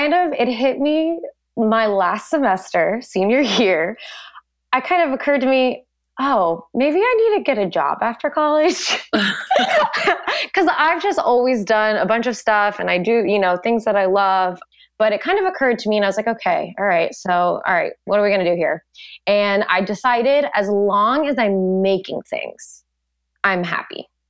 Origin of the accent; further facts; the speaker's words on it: Virginia Beach, Virginia, United States; So I grew up at the beach in Virginia Beach. Lived there my whole life, and I then went to college in Virginia.